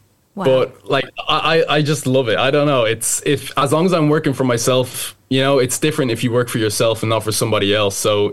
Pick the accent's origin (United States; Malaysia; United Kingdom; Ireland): Ireland; Blessington, Leinster; I'll be walking around my hometown Blessington